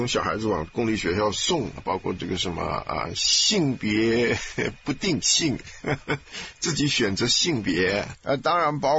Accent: Taiwan; 这是我们小时候在台湾受的教育最重要的事情

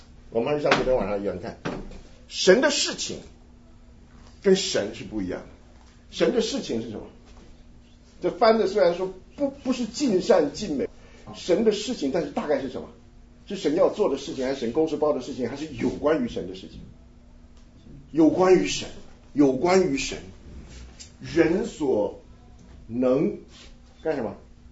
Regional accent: Taiwan; 我记得我小时候在台湾看这个故宫博物院

